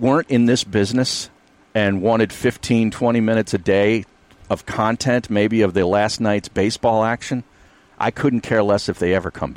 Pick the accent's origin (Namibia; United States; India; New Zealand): United States; Pennsylvania; I grew up in Berks County.